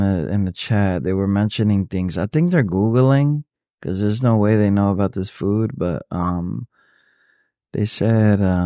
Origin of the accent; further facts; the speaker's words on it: Puerto Rico; Yeah, I'm Hispanic. I'm from Puerto Rico.